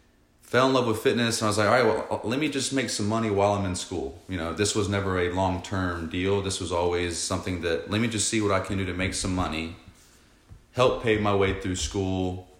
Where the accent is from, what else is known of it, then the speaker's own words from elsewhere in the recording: Savannah, Georgia, United States; Born and raised in Savannah, Georgia.